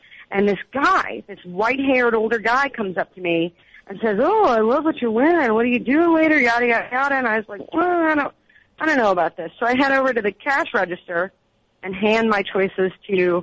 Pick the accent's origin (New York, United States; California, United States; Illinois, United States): California, United States; Los Angeles; I grew up in Los Angeles, and when I was a kid, I played Little League